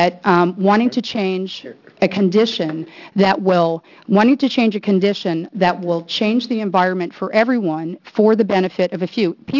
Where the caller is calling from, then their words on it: Bend, Oregon, United States; I'm coming from Bend, Oregon, which is where I live.